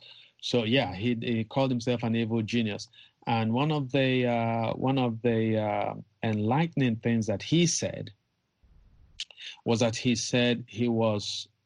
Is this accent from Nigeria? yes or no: yes; Nigeria; My piece was carried by a major state newspaper in my home state.